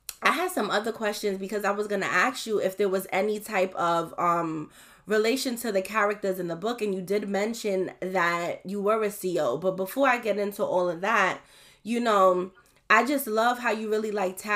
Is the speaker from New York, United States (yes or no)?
yes; New York, United States; growing up in Crown Heights, Brooklyn, like, I loved me a hood nigga.